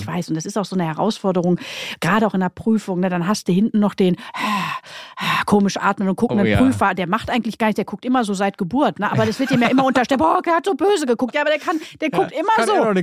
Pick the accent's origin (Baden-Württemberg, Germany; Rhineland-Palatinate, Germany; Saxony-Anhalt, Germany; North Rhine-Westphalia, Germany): North Rhine-Westphalia, Germany; Duisburg; Ich komme ja aus Duisburg